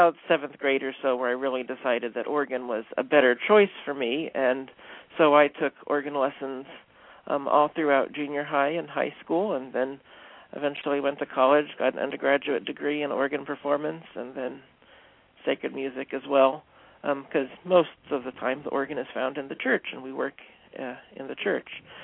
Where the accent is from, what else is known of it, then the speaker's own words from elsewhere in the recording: Richardson, Texas, United States; Well, I'm from the Dallas area. I'm from Richardson, actually.